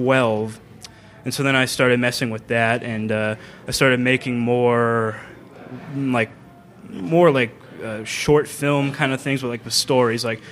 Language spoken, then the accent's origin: English; Scottsdale, Arizona, United States; I'm from Scottsdale, Arizona.